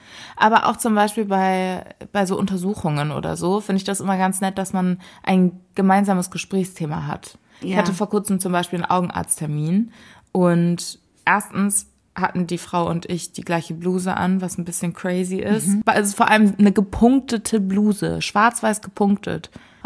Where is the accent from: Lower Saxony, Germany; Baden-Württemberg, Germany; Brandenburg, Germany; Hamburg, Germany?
Hamburg, Germany; wir kommen beide aus Hamburg, Katrin und ich. Wir sind auch beide im gleichen Viertel aufgewachsen.